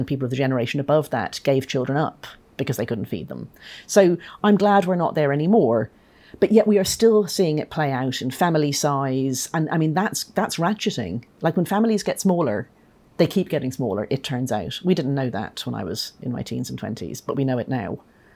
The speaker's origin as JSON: {"language": "English", "country": "Ireland", "said": "I mean, I'm Irish. I wasn't able to get the pill when I was a student"}